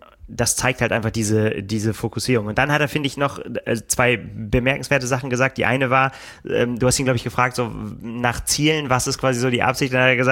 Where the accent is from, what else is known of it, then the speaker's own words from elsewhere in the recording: Bremen, Germany; Ja, ich bin Bremer auch. Das ist aber ich wohne in Niedersachsen.